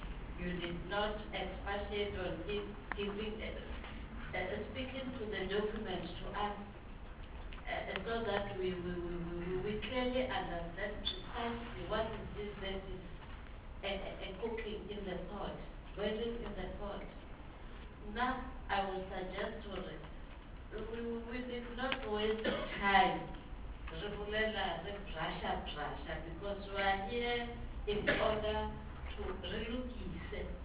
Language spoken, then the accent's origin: English; Limpopo, South Africa; maybe I'm talking like this because I'm from Limpopo, and I felt the pain, the deepest pain, when we were put on administration.